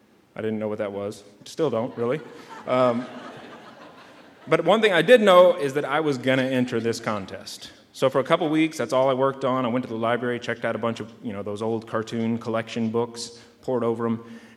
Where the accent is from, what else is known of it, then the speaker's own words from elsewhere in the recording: Texas, United States; I told you I grew up in Texas.